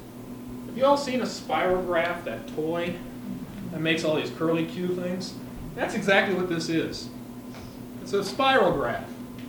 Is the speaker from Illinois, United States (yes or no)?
no; Minnesota, United States; When I was growing up in Minnesota, I started playing a lot of hockey.